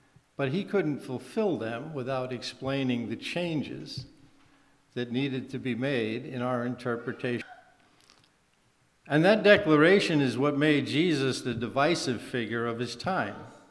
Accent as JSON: {"language": "English", "town": "New York City", "region": "New York", "country": "United States", "tie": "born or raised there", "said": "I grew up in New York City, where we had a soapbox preacher on almost every street corner."}